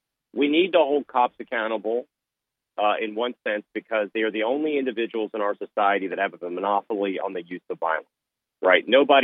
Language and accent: English; Virginia Beach, Virginia, United States; we had a tragic situation just in my hometown of Virginia Beach